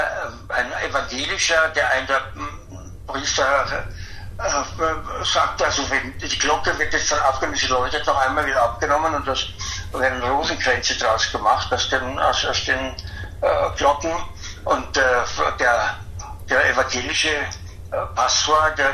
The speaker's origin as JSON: {"language": "German", "region": "Vienna", "country": "Austria", "tie": "born or raised there", "said": "Und ich bin ja nun in Wien aufgewachsen"}